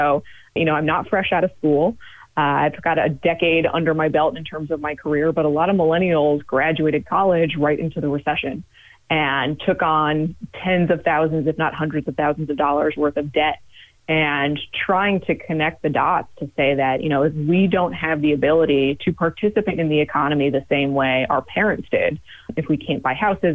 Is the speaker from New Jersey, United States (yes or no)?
yes; New Jersey, United States; also born or lived in Indiana / Los Angeles / New York; now in Michigan, United States; So I grew up in New Jersey. I went to school in Indiana. I worked out in LA and New York and LA and back to Michigan again.